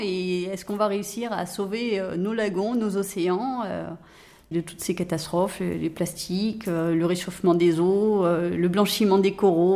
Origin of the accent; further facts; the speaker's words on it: French Polynesia; Alors, j'ai grandi en Polynésie française, donc je suis entourée de mers, d'océans, de lagons, voilà.